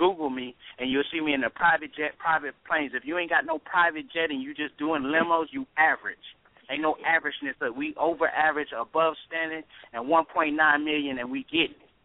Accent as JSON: {"language": "English", "town": "Orlando", "region": "Florida", "country": "United States", "said": "Okay, well, I'm from Orlando, Florida. They don't mention us much"}